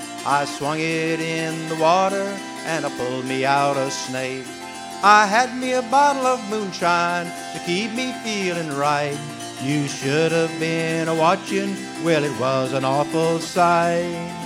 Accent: Virginia, United States; from the state of Virginia, my home state

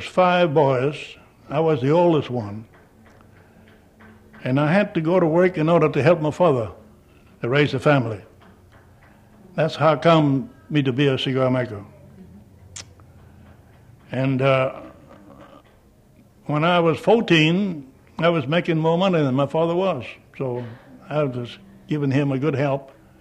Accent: Key West, Florida, United States; born there; I was born in Key West, Florida, in the year of 1893, 11th of October.

